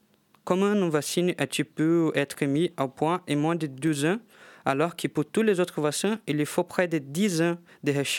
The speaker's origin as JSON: {"language": "French", "country": "Brazil", "second_language": "French", "said": "je suis brésilienne, j'ai fait mon double diplôme ici à l'UTC."}